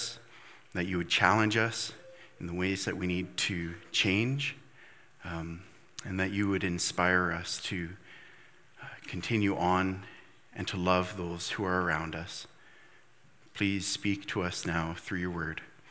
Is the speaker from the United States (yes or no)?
no; Fort McMurray, Alberta, Canada; I grew up in Fort McMurray, and as we would say, the largest city in Newfoundland.